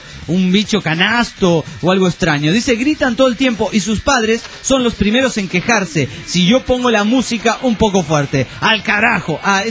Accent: Corrientes, Argentina; y soy de Corrientes, por A.

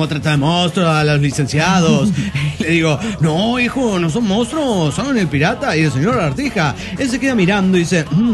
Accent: Santa Rosa, La Pampa, Argentina; now in Córdoba, Argentina; Yo soy pampiano. Y Córdoba Capital, donde vivo ya hace 5 años y estudio. A causa de mis repetidos viajes desde Santa Rosa

